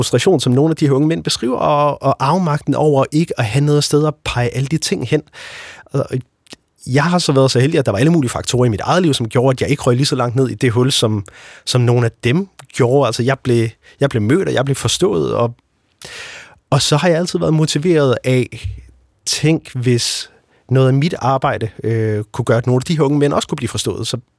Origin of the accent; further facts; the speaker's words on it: Jutland, Denmark; Jeg er jo fra Jylland